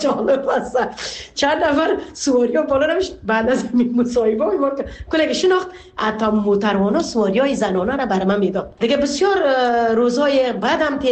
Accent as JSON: {"language": "Persian", "country": "Afghanistan", "moved": "yes", "lives_now": "Canada"}